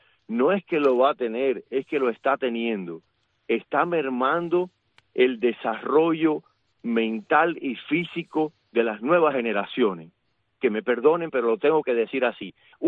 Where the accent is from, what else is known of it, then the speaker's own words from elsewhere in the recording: Cuba; also born or lived in Spain / United States; yo sigo siendo cubano